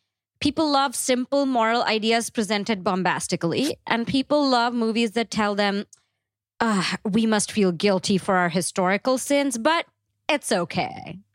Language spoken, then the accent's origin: English; New Jersey, United States; I'm from New Jersey.